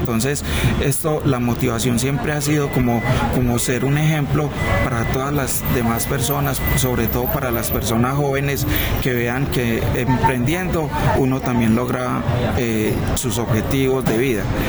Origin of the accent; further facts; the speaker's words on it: Medellín, Antioquia, Colombia; Yo soy enamorado de Aranjuez y aquí nacimos, nos criamos, entonces, y sobre todo en este sector Palermo